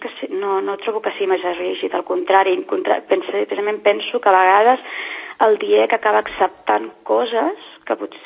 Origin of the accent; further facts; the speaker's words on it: Catalonia, Spain; I a veure, sí, som catalans, però no ens han explicat molts dels errors que fem, no?